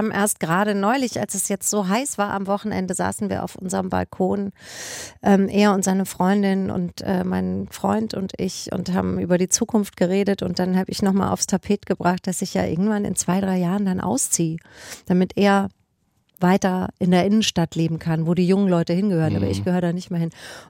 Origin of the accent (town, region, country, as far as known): Spessart, Germany; born or raised there